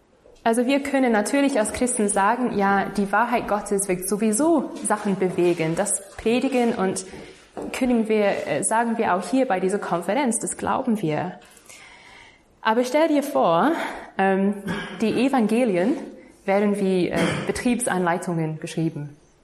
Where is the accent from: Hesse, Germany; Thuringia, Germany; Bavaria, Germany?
Bavaria, Germany; also ich komme aus Bayern